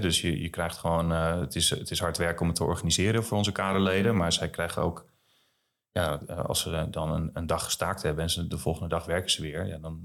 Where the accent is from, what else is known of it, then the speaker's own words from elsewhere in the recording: Zeeland, Netherlands; Ik kom uit Zeeland. Ja, ja.